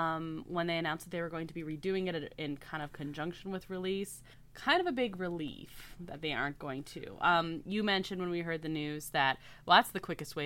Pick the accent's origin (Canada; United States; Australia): Canada; We're Canadian, right?